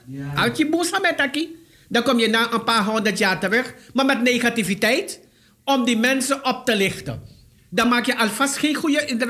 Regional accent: Suriname; Want ik ben een Surinamer en ik weet hoe mensen kunnen denken

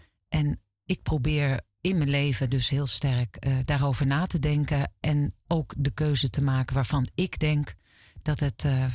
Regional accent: Utrecht, Netherlands; Ik kom daar... Eigenlijk al sinds mijn vroegste jeugd. Ik ben opgegroeid in Barendsoest.

